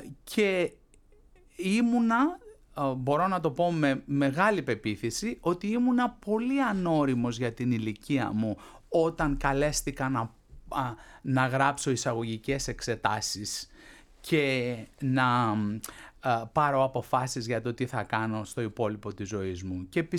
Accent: Athens, Attica, Greece; Γεννήθηκα και μεγάλωσα στην Αθήνα, στην περιοχή των Αμπελοκήπων, η Άμπελο Γκάρντεν, όπως το λέγαμε τότε.

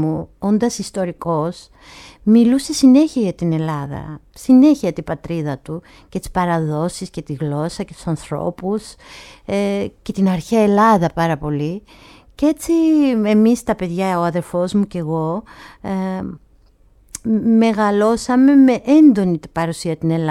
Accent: Georgia; Γεννήθηκα στη Γεωργία, ναι, από πατέρα Έλληνα και από μητέρα Καυκάσια, δηλαδή Γεωργιανή. Mm-hmm. Και τα παιδικά μου χρόνια τα πέρασα εκεί.

